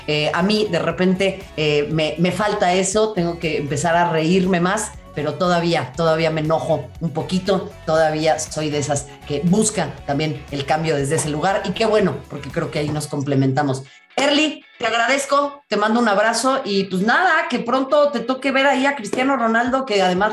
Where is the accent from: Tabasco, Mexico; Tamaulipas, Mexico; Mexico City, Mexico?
Mexico City, Mexico; Xochimilco; También yo que crecí en Xochimilco, mana, mira, ahí lo tenemos cerquitas.